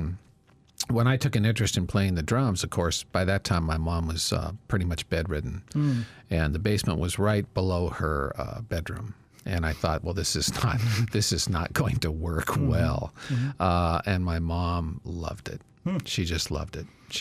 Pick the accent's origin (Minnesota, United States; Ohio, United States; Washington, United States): Washington, United States; Seattle; If you're a person of my age and growing up in Seattle at this time, Seattle eventually became the grunge capital of the world.